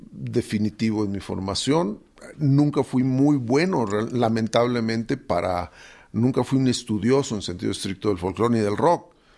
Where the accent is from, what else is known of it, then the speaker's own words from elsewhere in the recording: Huasteca, Mexico; Y curiosamente yo sí venía de la Huasteca, no de tierra caliente